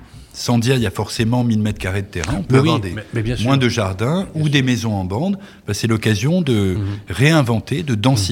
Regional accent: Brittany, France; c'est notre intérêt collectif en tant que Breton d'accueillir à la fois des salariés

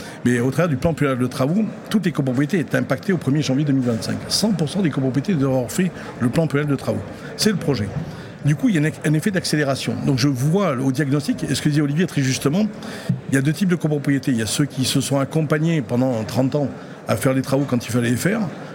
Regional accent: Nouvelle-Aquitaine, France; Et moi, je suis basque, donc j'ai que des qualités.

